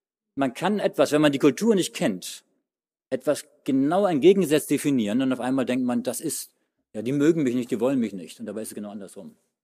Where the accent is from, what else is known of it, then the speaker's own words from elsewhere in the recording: Hamburg, Germany; Ich bin Hamburger, ich komme aus Norddeutschland.